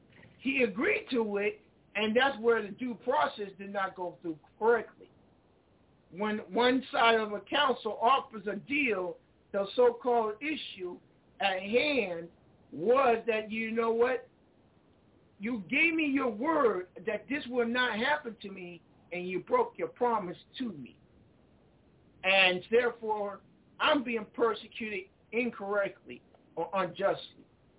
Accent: Boston, Massachusetts, United States; I like them Boston creams. I'm from Boston, man.

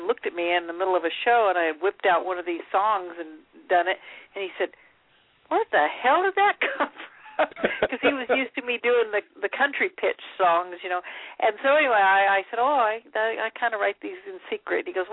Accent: West Coast, United States; now in Nashville, United States; I've been in Nashville for some 20 years, but I grew up on the West Coast, and so Western music was kind of part of my growing up.

